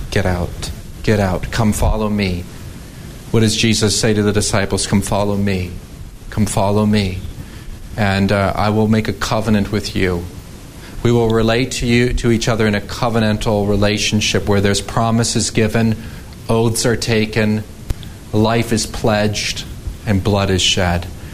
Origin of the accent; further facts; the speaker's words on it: Canada; She's from France. I'm from Canada.